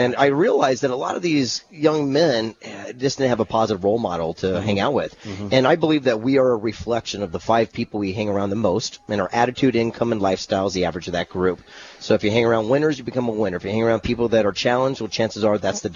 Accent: La Jolla, California, United States; I actually mentor inner city kids here in my hometown.

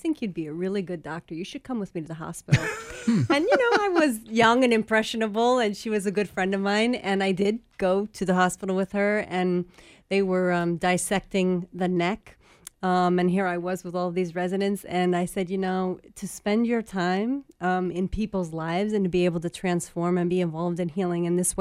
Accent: Los Angeles County, California, United States; born or raised there

